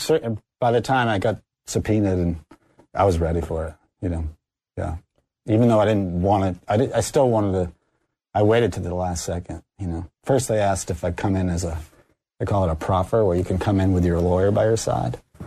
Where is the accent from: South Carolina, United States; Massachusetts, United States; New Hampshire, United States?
Massachusetts, United States; Boston; I'm a Bostonian. I grew up in Boston. I'm pretty tough.